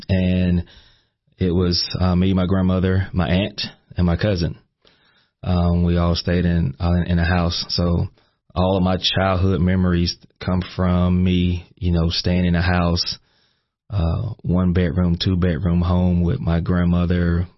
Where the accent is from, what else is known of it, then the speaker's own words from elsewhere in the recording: Hartwell, Georgia, United States; I'm originally from Hartwell, Georgia, a small town, northeast Georgia, right on the Georgia-South Carolina border.